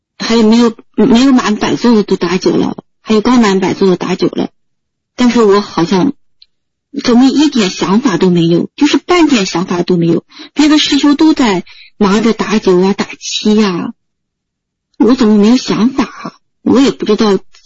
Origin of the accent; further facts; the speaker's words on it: Qingdao, Shandong, China; 我是青岛的。